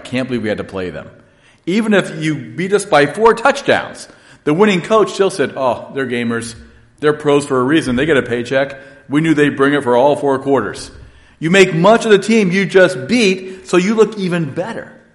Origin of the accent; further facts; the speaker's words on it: Ohio, United States; I grew up in Northeast Ohio cheering for every one of Cleveland sports teams.